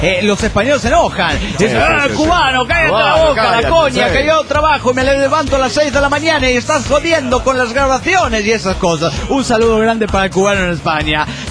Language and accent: Spanish; Honduras; Lo que pasa es que en mi país no existen buenos equipos.